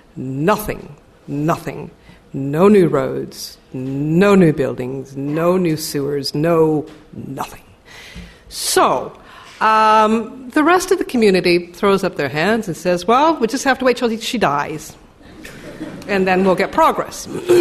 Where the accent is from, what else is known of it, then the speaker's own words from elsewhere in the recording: Idaho, United States; I'm originally from Idaho, and my family has a cabin in the mountains of Idaho in a very small town